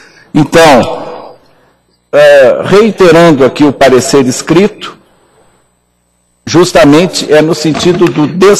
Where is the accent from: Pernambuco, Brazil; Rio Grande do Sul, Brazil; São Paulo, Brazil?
Rio Grande do Sul, Brazil; saúdo em especial os do Rio Grande do Sul, da minha terra, ou da nossa terra, né?